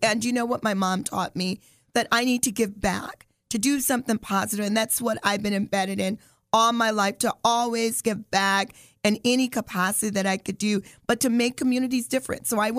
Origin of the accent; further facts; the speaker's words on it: Beloit, Wisconsin, United States; also born or lived in Camden, Arkansas; So I'm originally from Arkansas. I was born in Arkansas, Camden, Arkansas, a little small town. My mom moved to Beloit, which is about 45 minutes from here, at age 5. So I grew up in Beloit.